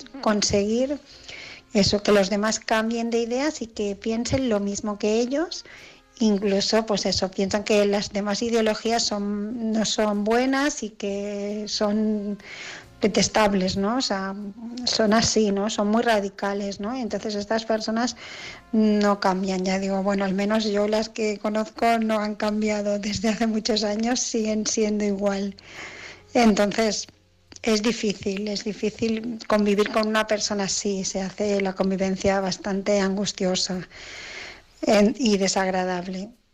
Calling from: Barcelona, Catalonia, Spain; de Barcelona

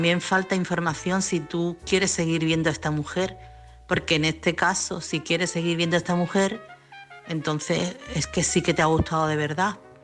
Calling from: Chiclana, Andalusia, Spain; de Chiclana.

